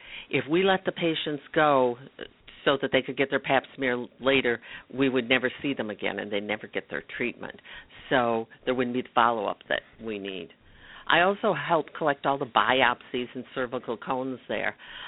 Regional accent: Michigan, United States; Well, I'm from Northern Michigan. That's home. But I've been working the past several months in Bethlehem, Pennsylvania.

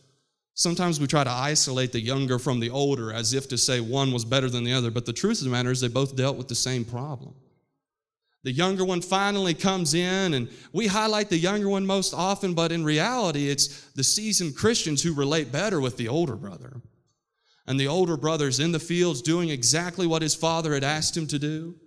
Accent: West Virginia, United States; Now, where I come from, you know I'm from West Virginia. My accent creeps out in my preaching when I get a little bit excited.

